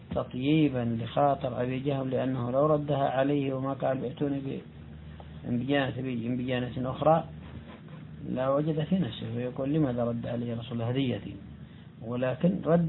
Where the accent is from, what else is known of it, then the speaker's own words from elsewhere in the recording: Yemen; كما فعل بعض الناس عندنا في اليمن